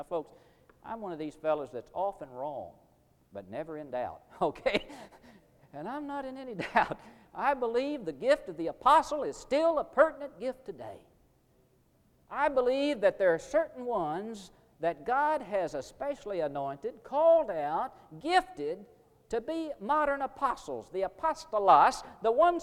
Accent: Missouri, United States; because I was from Missouri, and I, you know, logically, I would return to my home state and pastor a good church there.

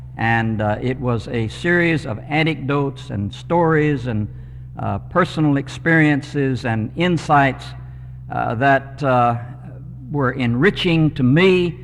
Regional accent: Fort Worth, Texas, United States; also born or lived in Arkansas; I was born in Arkansas, as Fred said. I was reared in Fort Worth, 8 blocks from Southwestern Seminary.

